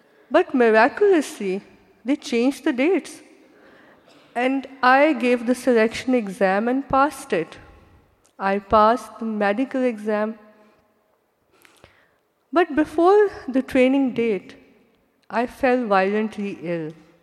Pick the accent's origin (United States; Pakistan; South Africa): Pakistan; English is a second language; When I was growing up in Pakistan, women only became teachers or doctors and then went on to get married.